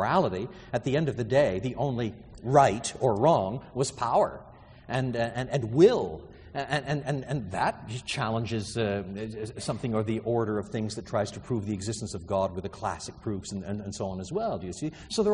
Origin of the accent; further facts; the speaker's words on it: Quebec, Canada; I was brought up in French Canada.